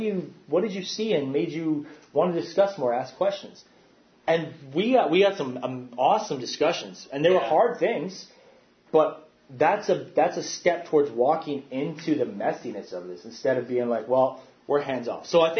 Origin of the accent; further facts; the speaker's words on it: Regina, Saskatchewan, Canada; I didn't learn about residential schools growing up in Regina.